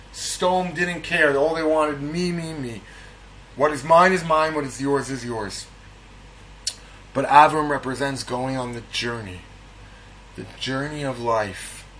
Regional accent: Edison, New Jersey, United States; I'm from Edison, New Jersey region, I know Newark Airport.

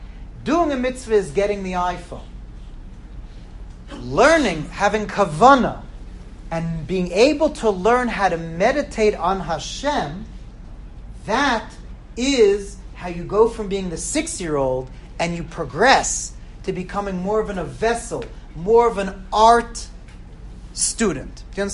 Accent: Five Towns, New York, United States; I could say that I grew up in the Five Towns. I was one of them.

